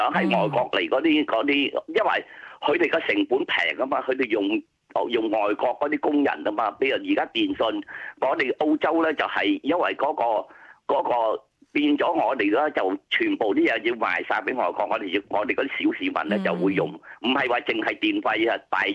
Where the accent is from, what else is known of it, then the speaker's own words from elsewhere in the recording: Vietnam; now in Australia; 譬如好似喺我係嚟自喺越南噶，越南咧好似大多數嗰啲大集團啊、企業家啊